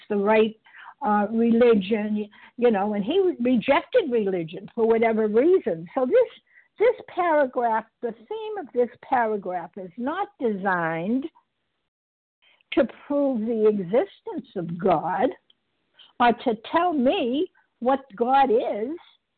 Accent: Massachusetts, United States; I'm from Massachusetts, and I'm a recovered, grateful, compulsive overeater.

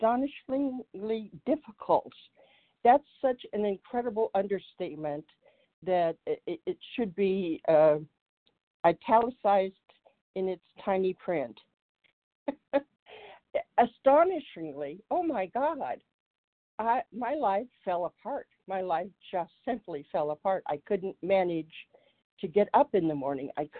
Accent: Colorado, United States; Yes, I am from Colorado.

